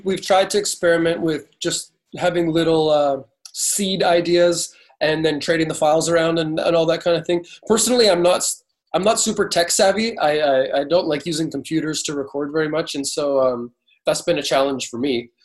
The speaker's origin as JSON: {"language": "English", "region": "British Columbia", "country": "Canada", "said": "I'm initially from British Columbia."}